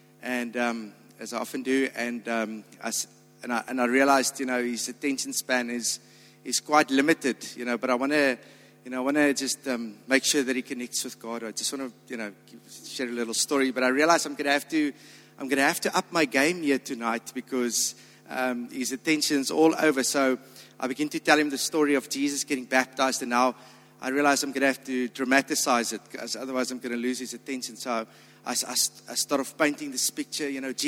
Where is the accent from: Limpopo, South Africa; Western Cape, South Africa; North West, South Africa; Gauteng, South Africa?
Western Cape, South Africa; Rondebosch; I'm from Ronnebosch. I've got a wife, Liana, and two little kids. They're 3 and 4